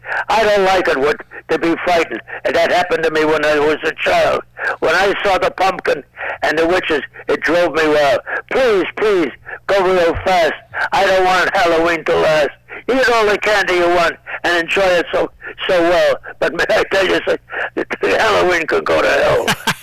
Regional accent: France; I come from France, and in France, we also have a republic like you have.

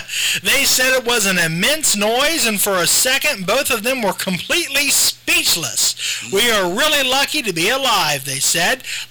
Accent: Waldo, Ohio, United States; Hey, down to my hometown of Waldo, there is a neighborhood supper drive-through dinner

